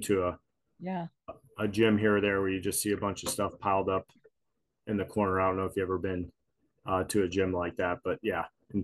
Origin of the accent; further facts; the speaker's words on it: Tampa, Florida, United States; now in Hawaii, United States; I live in Hawaii. I'm in Hawaii. So we experienced same thing. I'm from Tampa, Florida originally.